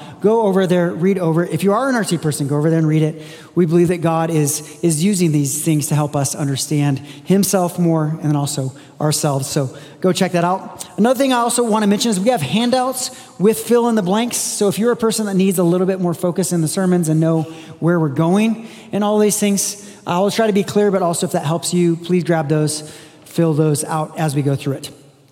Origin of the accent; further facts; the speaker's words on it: Brazil; I grew up in Brazil, so I kind of was partial to them